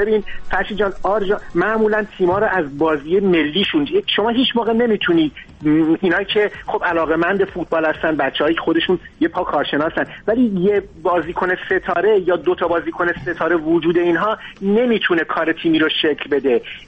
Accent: Iran; خب همه ما ایرانی هستیم

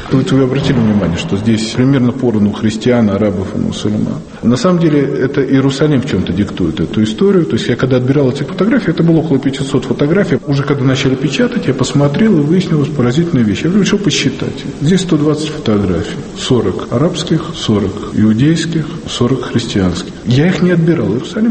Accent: Saint Petersburg, Russia; now in Israel; Родился я в Советском Союзе. До 91-го года жил в Ленинграде, потом переехал жить в Израиль. Помимо того, что я программист, помимо того, что у меня есть семья и 4 детей

